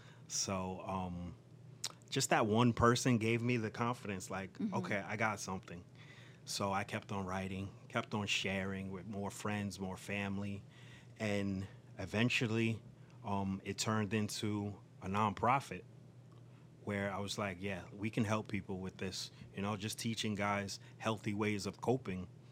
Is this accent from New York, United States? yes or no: yes; Bronx, New York, United States; I'm born and raised in the Bronx.